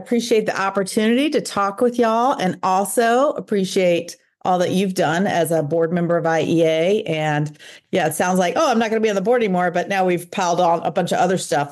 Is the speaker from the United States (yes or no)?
yes; Atlanta, Georgia, United States; So I grew up in Atlanta, Georgia. I went to a school that actually had a riding program on campus.